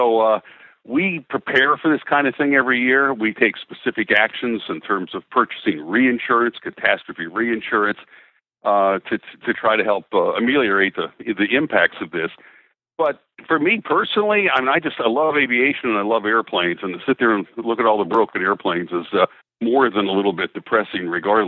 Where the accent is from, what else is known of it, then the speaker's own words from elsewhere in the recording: Midwest, United States; I'm originally from the Midwest, so I have seen the green roll clouds before.